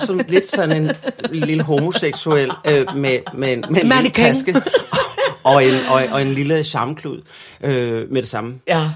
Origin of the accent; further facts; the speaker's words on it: Region of Southern Denmark, Denmark; der hvor jeg kommer fra, som jo er Sønderjylland, og det kan jo ikke, man skal jo ikke fornægte sine rødder og den muld, man er rundet af.